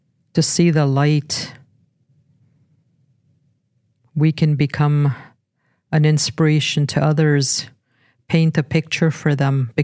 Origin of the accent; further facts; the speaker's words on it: Fort McMurray, Alberta, Canada; born there; also born or lived in Beaver Lake; I was born in Fort McMurray in 1954. And I said I lived in Beaver Lake and was apprehended at the age of 7. I didn't leave the school till I was 18 years old.